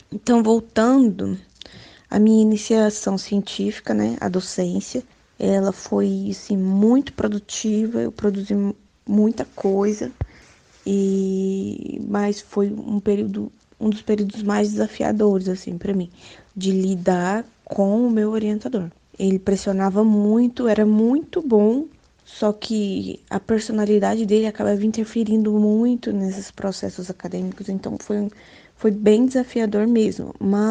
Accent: São Paulo, Brazil; eu fui para a Universidade Federal de Lavras, né, que é em Minas, eu sou do interior de São Paulo.

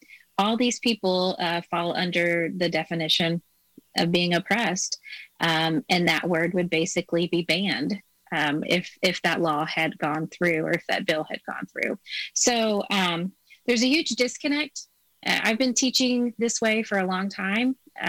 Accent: Arkansas, United States; moved away; Well, I'm originally from Arkansas, and I've lived in Missouri now for 13 years.

